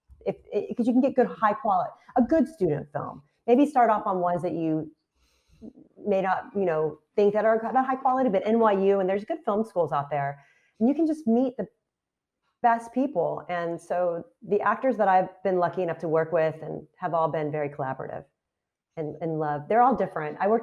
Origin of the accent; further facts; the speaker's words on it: Texas, United States; now in Philadelphia, United States; No, I'm from Texas. And someone told me once that Italians from South Philly and Texans aren't too far apart